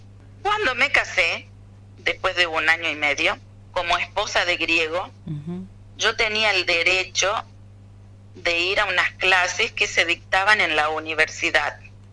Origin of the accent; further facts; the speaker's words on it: Tartagal, Salta, Argentina; Yo llego y, como buena chaqueña tartagalense, entro al baño y me quedo una hora bañándome